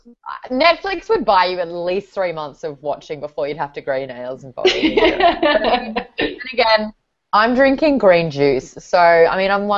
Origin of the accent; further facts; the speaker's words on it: Australia; In my defense, I am Australian